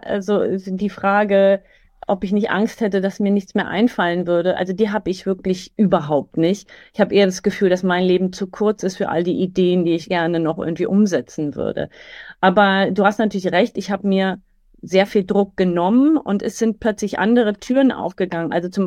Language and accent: German; Berlin, Germany; in dieser Szene, wo ich groß geworden bin, in dem Berlin, in dem West-Berlin der 70er, 80er Jahre